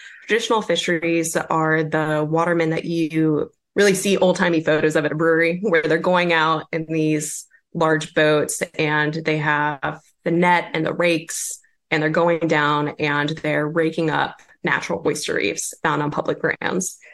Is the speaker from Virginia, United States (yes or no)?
yes; Gloucester, Virginia, United States; I grew up here in Gloucester, Virginia, right on the water.